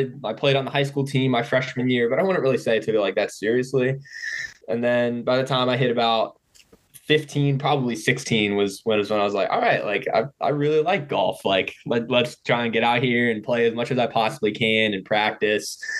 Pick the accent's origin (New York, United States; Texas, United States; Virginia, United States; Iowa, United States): Virginia, United States; I'm from Northern Virginia, kind of Western Loudoun County.